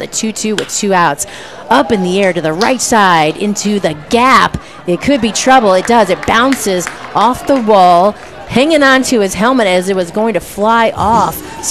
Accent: Cleveland, Ohio, United States; I was going to school at UCF, and I'm from Ohio, so I had no idea. We actually have a NASA right there in Cleveland where I am

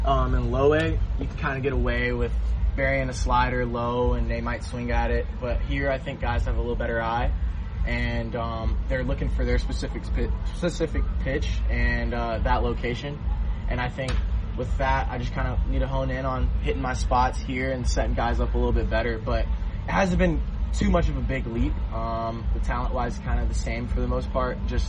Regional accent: Atlanta, Georgia, United States; I'm from Atlanta, so those guys always get me going

